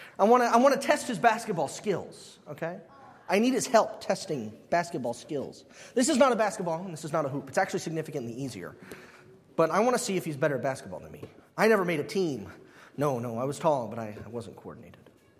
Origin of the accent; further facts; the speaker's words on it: Texas, United States; born there; I was born there. I'm a Cowboys fan. I was born in Texas.